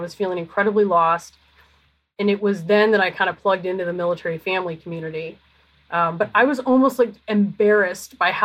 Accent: Canberra, Australian Capital Territory, Australia; born there; I was born in Canberra.

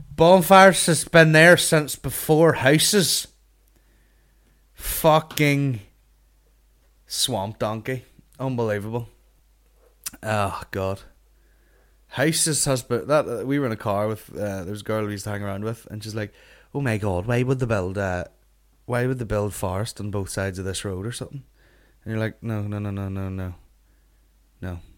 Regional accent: Northern Ireland, United Kingdom; I'm fucking from Northern Ireland and I have barely left my fucking house ever and never met anyone that wasn't me or my family or lived in this small town.

